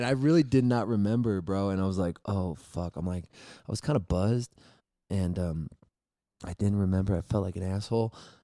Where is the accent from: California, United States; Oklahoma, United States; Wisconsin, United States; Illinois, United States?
California, United States; Los Angeles; I'm from Southern California, Los Angeles, so San Francisco State was the cheapest school.